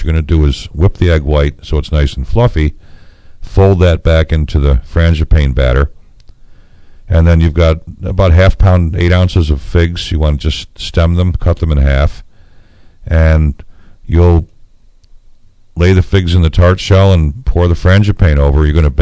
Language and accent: English; Syracuse, New York, United States; Of course, I'm from Syracuse, so we have those.